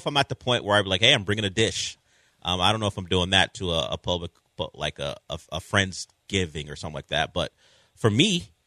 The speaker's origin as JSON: {"language": "English", "region": "Southern United States", "country": "United States", "said": "And I'm from the South, which is crazy, because peach cobbler is a big thing."}